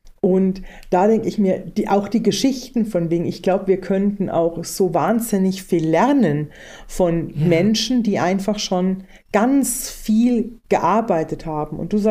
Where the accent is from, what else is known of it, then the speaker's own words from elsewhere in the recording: Weilbach, Bavaria, Germany; wo ich herkomme, vom Land, ein kleines Dorf im Odenwald, heißt Weilbach